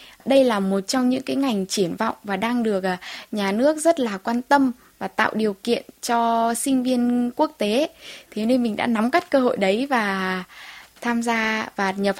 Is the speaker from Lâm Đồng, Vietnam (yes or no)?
no; Thai Nguyen, Vietnam; now in South Korea; mình đến từ Thái Nguyên. Hiện tại mình đang học tập và sinh sống tại Hàn Quốc được 6 năm.